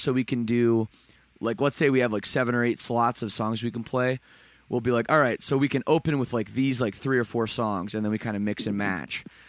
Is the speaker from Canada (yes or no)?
yes; Toronto, Ontario, Canada; I'm also from Toronto, so I'm not from Vegas or Phoenix.